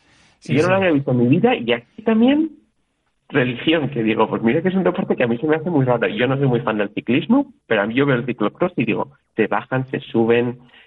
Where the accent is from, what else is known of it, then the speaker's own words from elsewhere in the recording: Villava, Navarre, Spain; now in Antwerp, Belgium; digo, yo de Villava